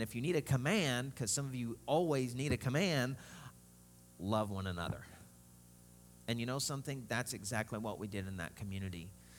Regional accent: Arkansas, United States; I'm sorry, but, you know, I'm from Arkansas. We do weird things.

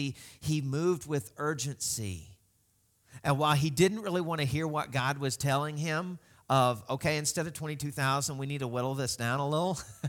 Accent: Southern US, United States; Which always wigs me out because I'm from the South

